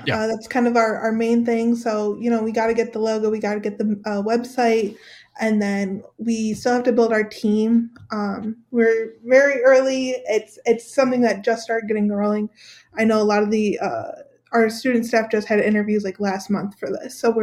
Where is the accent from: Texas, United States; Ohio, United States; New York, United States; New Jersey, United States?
Ohio, United States; Amherst; also born or lived in Cleveland; I grew up in Cleveland, basically. I'm from Amherst.